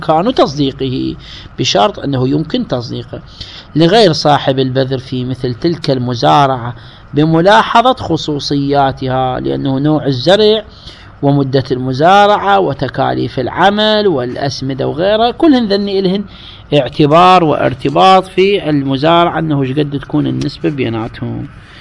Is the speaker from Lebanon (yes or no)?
no; Iraq; واحنا هذا الكلام لعله عندنا بالعراق